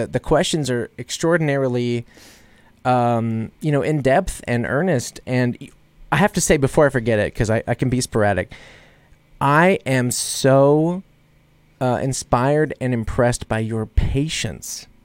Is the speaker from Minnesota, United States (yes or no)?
no; Mississippi, United States; born there; also born or lived in New Orleans; I was born in Mississippi and, spent a lot of years in New Orleans before I moved here.